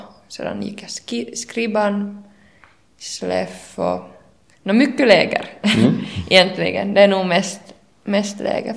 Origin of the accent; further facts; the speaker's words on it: Storkyro, Ostrobothnia, Finland; jag kommer då från Storkyrra